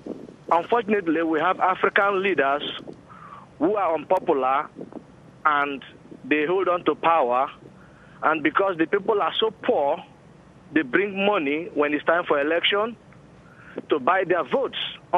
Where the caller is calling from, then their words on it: London, United Kingdom; I'm actually calling from London, United Kingdom.